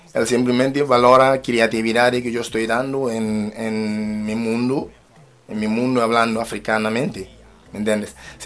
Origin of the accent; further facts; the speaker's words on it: Madrid, Community of Madrid, Spain; y yo vengo de Madrid y tal